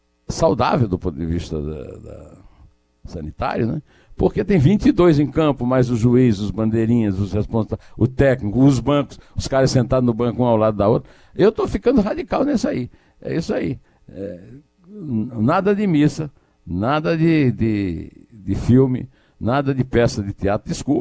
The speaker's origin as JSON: {"language": "Portuguese", "country": "Brazil", "said": "como cidadão responsável, como brasileiro, como interessado em escapar desse vírus"}